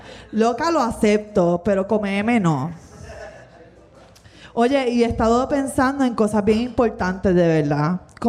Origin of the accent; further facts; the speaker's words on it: Guaynabo, Puerto Rico; Soy de Guaynabo.